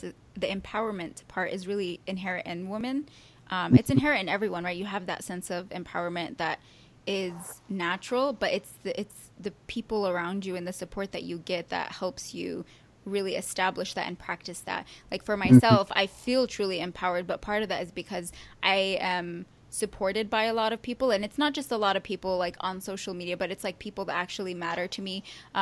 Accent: Yemen; Especially when we talk about Arab culture, like I'm an Arab, I'm from Yemen

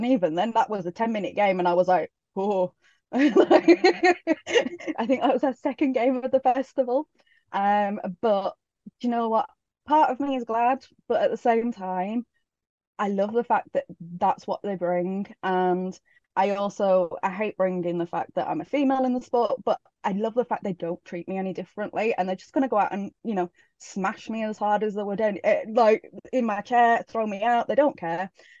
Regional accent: West Midlands, United Kingdom; accent: Black Country; my accent gets very Black Country at that point.

